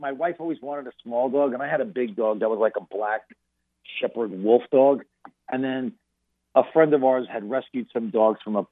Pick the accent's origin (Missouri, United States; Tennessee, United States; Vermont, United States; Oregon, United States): Vermont, United States; also born or lived in Long Island, United States; I'm a Mets Red Sox fan, which is because I grew up in Vermont and Long Island, New York.